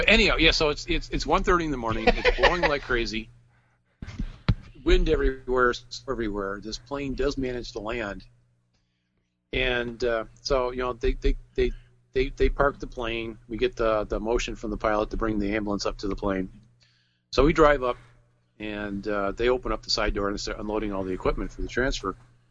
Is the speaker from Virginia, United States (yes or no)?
no; North Dakota, United States; Yeah, really. We're from North Dakota.